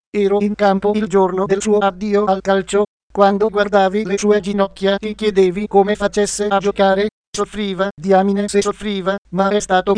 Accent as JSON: {"language": "Italian", "town": "Cesano Boscone", "region": "Lombardy", "country": "Italy", "said": "io un milanese di Cesano Boscone che simpatizzava per il Milan"}